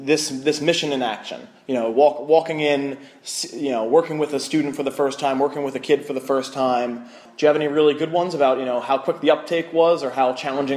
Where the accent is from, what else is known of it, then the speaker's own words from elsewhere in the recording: Washington, District of Columbia, United States; That's my hometown.